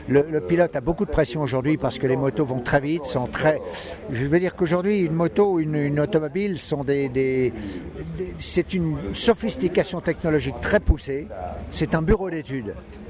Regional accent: Croix, Hauts-de-France, France; je suis originaire de Croix, près de Roubaix, toute ma famille y est aussi, mes origines sont là-bas

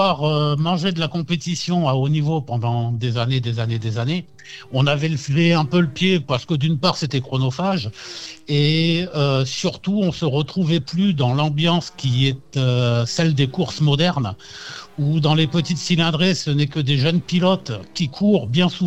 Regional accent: France; elle nous demande d'où on vient. Donc, on lui dit qu'on vient de France.

